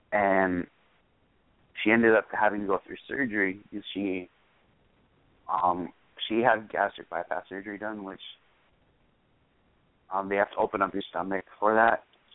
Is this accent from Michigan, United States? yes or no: no; North Dakota, United States; And where I grew up is in North Dakota my entire life, pretty much, in a small town of about 3,500 people.